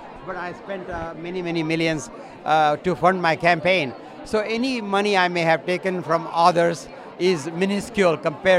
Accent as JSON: {"language": "English", "country": "India", "tie": "born or raised there", "second_language": "English", "moved": "as an adult", "lives_now": "United States", "said": "I am an immigrant. I grew up in poverty in India. I was 24 years old. I came to the United States on a student visa to get a PhD in chemistry."}